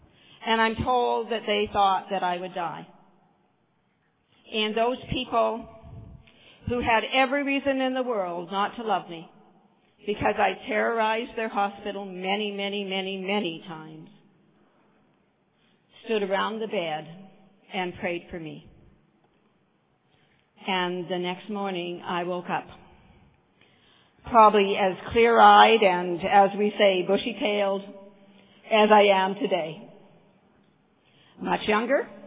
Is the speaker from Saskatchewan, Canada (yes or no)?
yes; Saskatoon, Saskatchewan, Canada; I'm from Saskatoon, Saskatchewan, Canada.